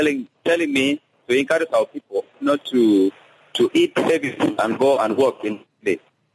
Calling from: Gudele, Central Equatoria, South Sudan; I'm calling from Gudele.

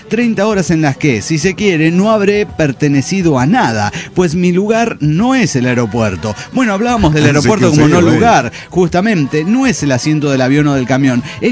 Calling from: Guadalajara, Jalisco, Mexico; de Guadalajara, Jalisco, México.

